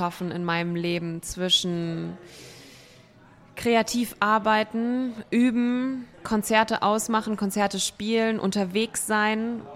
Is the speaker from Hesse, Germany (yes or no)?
yes; Wiesbaden, Hesse, Germany; Ich komme ja, wie gesagt, aus Wiesbaden. Der Rheingau ist nicht weit.